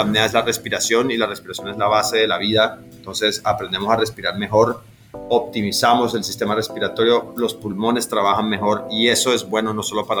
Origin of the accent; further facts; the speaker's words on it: Santa Marta, Magdalena, Colombia; also born or lived in Tumaco; yo nací en Tumaco, en la costa pacífica, y crecí en Santa Marta. Mi papá es de Santa Marta, mi mamá es de Tumaco, y eso pues me ha dado como, digamos, la buena fortuna de tener el contraste, la integración de esas dos culturas, Pacífico y Caribe. Entonces, costeño por los dos lados.